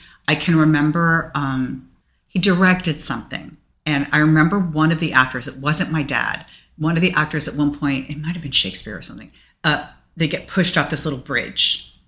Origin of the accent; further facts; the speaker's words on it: New York City, New York, United States; I grew up here. I grew up in Manhattan.